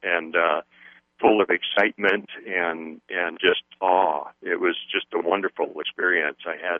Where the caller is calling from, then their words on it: Montana, United States; I'm calling from Southwest Montana.